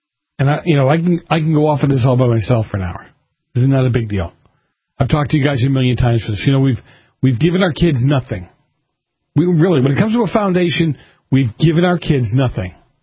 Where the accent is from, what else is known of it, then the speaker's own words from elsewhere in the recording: Massachusetts, United States; And then my home state, okay, I hate this, my home state of Massachusetts, it still won't hear anybody.